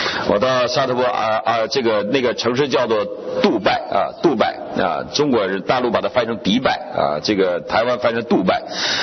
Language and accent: Chinese; United States; 我从美国来的，我大概懂一点法律